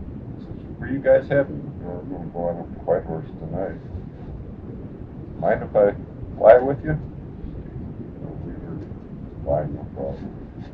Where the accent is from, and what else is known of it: Great Falls, Montana, United States; born or raised there